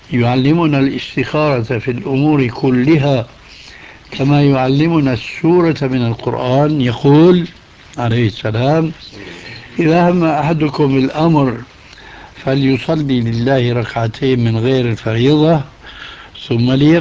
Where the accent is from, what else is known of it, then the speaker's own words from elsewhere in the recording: Damascus, Damascus Governorate, Syria; هذه كانت تستعمل عندنا في دمشق